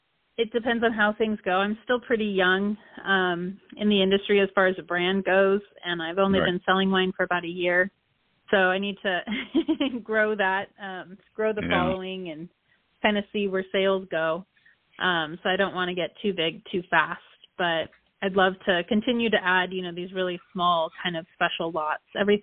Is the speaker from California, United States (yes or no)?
yes; California, United States; And then I'm originally from Silicon Valley, which is about 2 hours south of where I live now. But so Santa Cruz was something that's home for me.